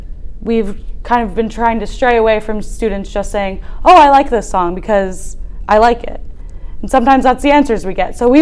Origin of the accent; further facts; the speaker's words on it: Columbus, Ohio, United States; I'm from South Columbus. I graduated from Grove City High School.